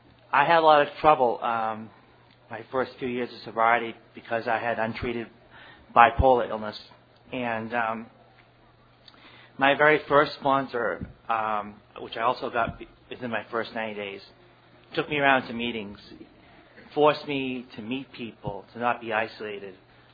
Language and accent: English; Arlington, Massachusetts, United States; an alcoholic, and I'm from Arlington, Massachusetts.